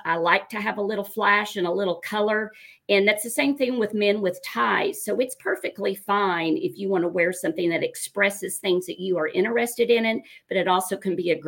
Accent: Oklahoma, United States; Well, and with that being said, I'm from Oklahoma. I'm an avid Oklahoma fan.

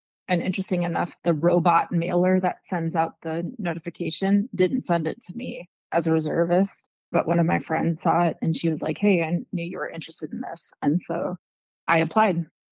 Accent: Wisconsin, United States; I was born in Wisconsin, and we lived on a farm, and my parents divorced when I was about 7 years old

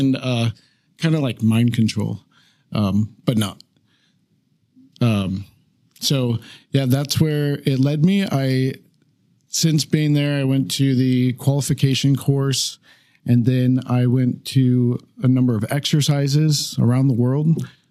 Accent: Lakewood, Washington, United States; So I grew up in Lakewood, Washington, just right outside the gate here.

